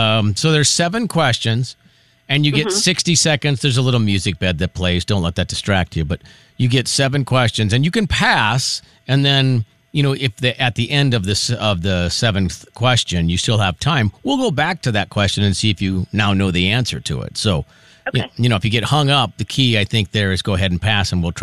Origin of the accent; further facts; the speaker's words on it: Minnesota, United States; Well, it's a little bit cold for me, too, and I grew up in Minnesota.